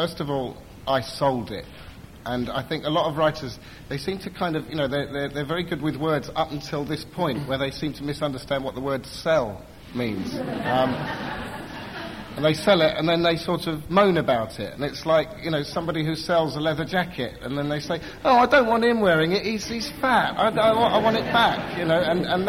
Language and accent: English; Chicago, Illinois, United States; as opposed to my hometown, which is Chicago.